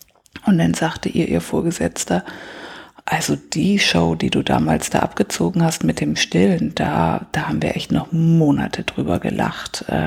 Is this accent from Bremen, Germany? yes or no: yes; Bremen, Germany; now in Hamburg, Germany; Nee, ich komme aus Bremen.